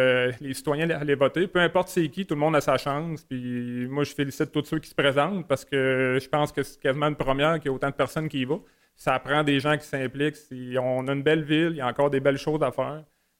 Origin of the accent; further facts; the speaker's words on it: Trois-Rivières, Quebec, Canada; Je suis ici depuis 2012. Je suis natif de Trois-Rivières.